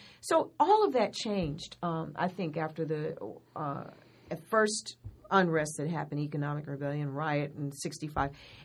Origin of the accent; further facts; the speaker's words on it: Los Angeles, California, United States; I grew up in South L.A., you know, on 118th Street and Broadway.